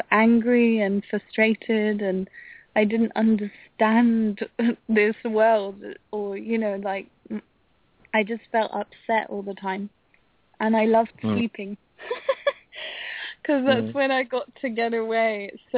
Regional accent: southwest France, France; also born or lived in England; I was born in England, and I lived there till I was 7, then came to France

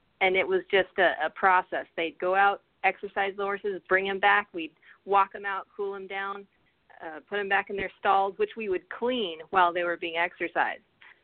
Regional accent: Alamogordo, New Mexico, United States; I am originally from Alamogordo, New Mexico, and that's a really small town. The biggest city is probably El Paso, which is about an hour and a half away, and it's some desert, some mountains, a little bit of both

